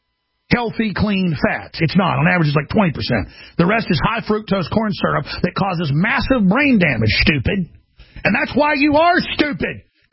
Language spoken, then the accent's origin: English; Texas, United States; accent: Texas; To the point, I talk in my real Texas accent and don't put on airs like you jackasses do.